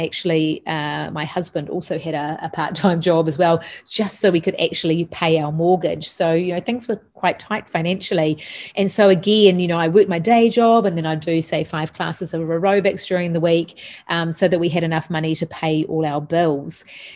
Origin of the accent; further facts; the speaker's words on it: Auckland, New Zealand; So I grew up in Pakeranga in Auckland, and I'm one of three.